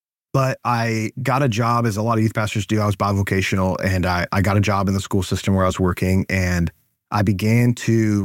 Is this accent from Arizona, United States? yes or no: no; Wheaton, Illinois, United States; I grew up in Wheaton, Illinois, which is about an hour outside of Chicago.